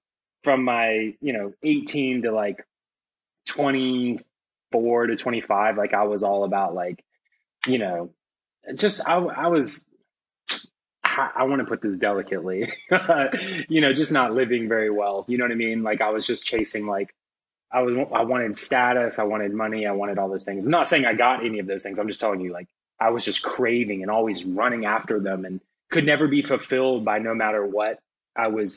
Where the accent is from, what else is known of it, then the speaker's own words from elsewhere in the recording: Virginia Beach, Virginia, United States; now in Nashville, United States; I'm from Virginia Beach originally. So, like, I'm definitely, like, the coastal culture is kind of, like, you know, salt water kind of runs through my veins and all that.